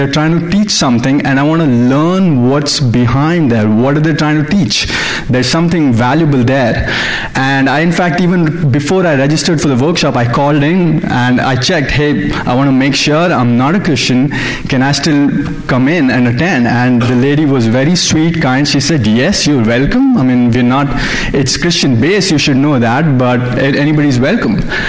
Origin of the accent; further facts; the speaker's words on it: India; I originally come from India. I'm sure my accent gave it away.